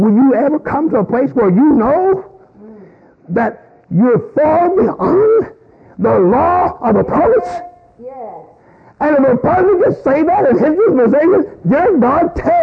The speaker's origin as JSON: {"language": "English", "region": "the South", "country": "United States", "tie": "born or raised there", "said": "I was born and raised in the South."}